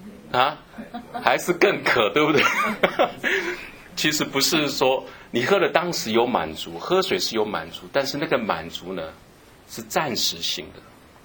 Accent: China; 我们中国人是说国父是孙中山嘛哈

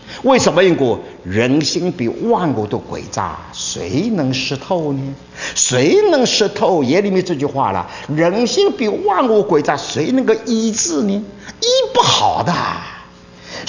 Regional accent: China; 这也我们中国人稍微有点知识的人啊心中所愿意的

